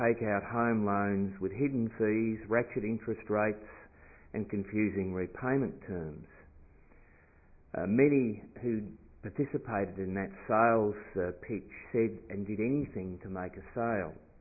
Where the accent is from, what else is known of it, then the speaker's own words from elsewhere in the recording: Tasmania, Australia; I come from Tasmania